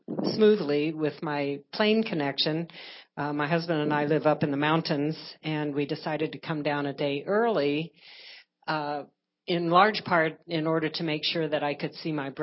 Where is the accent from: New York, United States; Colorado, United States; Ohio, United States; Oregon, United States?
Colorado, United States; from Colorado.